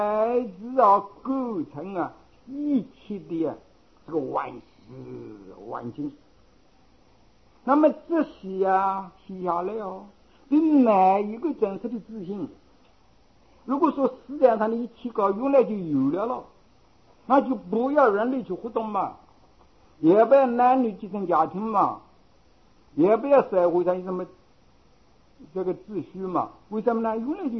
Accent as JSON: {"language": "Chinese", "country": "China", "said": "我们中国人这个苦难，可以说个大部分就存在这个国家"}